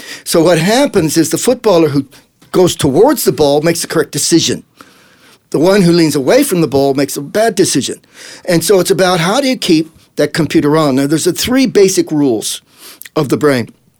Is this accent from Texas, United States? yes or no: yes; El Paso, Texas, United States; also born or lived in Adelaide, Australia; And so I was born in Adelaide. But when I was hitting puberty, I was in Texas, El Paso, Texas.